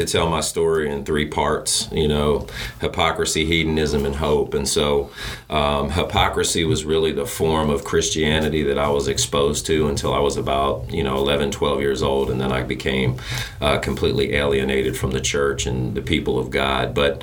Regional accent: Frederick, Maryland, United States; born there; So I was born in Frederick, Maryland, which is about 30 miles north of Washington, D.C. But I moved around a lot.

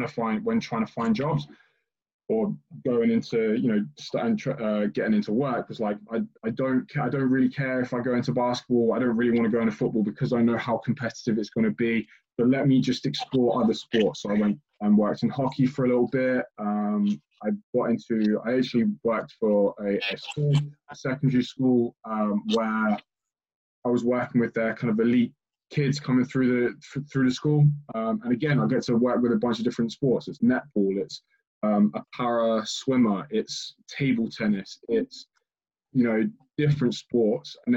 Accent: England, United Kingdom; Because growing up in England, everyone who wants to be an S&C or sports tends to want to go into football.

